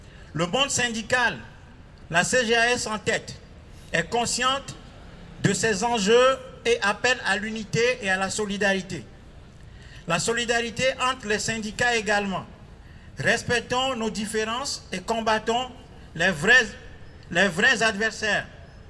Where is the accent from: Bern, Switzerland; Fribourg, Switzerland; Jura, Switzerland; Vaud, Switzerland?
Vaud, Switzerland; Lausanne; now in Geneva, Switzerland; Je viens de Lausanne. J'ai commencé à travailler ici il y a juste quelques mois.